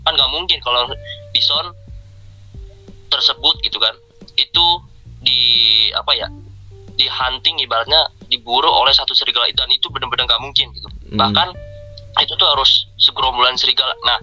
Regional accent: Bogor, West Java, Indonesia; asli kelahiran dari Bogor, 2 Maret 1998. Sekarang udah menginjak seperempat abad lah

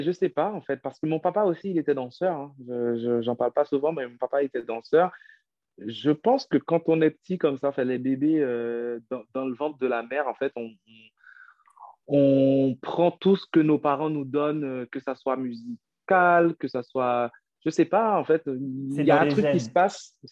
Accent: Haiti; moved away as an adult; Ok. Bon, alors … Je suis de Haïti. Je viens d'Haïti. J'ai vécu là-bas. Et après, j'ai fait mes études en France, à Bordeaux, plus précisément, où j'ai eu un Master 2 en ingénierie mathématique. Et puis après, j'ai quitté Bordeaux, j'ai travaillé sur Paris

